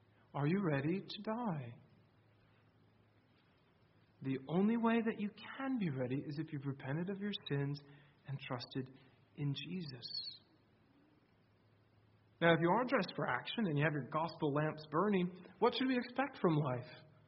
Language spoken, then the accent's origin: English; Iowa, United States; In my home state of Iowa, there was a pastor who finished up a sermon